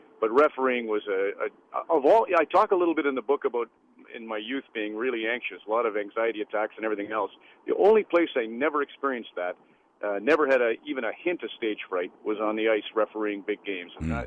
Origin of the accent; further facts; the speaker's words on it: Red Deer, Alberta, Canada; And I grew up in Red Deer, Alberta, so Chet Edmonton was the rock station that I listened